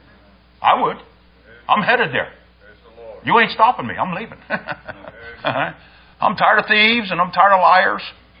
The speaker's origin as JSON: {"language": "English", "region": "Ohio", "country": "United States", "lives_now": "New York, United States", "said": "We came here from Ohio as Ohioans, got jobs. That's how I became a New Yorker in my mind."}